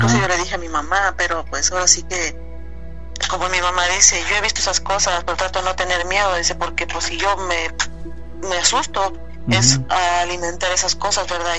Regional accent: Hidalgo, Mexico; Esto es allá en México, en Hidalgo. Yo soy de Hidalgo.

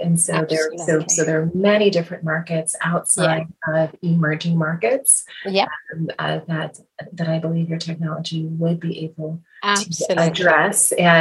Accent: Midwest, United States; I am actually from the Midwest.

